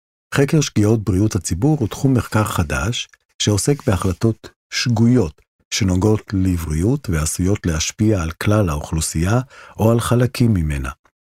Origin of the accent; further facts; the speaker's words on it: Magen, Southern District, Israel; moved away as an adult; now in Vancouver, Canada; אני במקור מקיבוץ מגן שבעוטף עזה, עכשיו אני גר בוונקובר.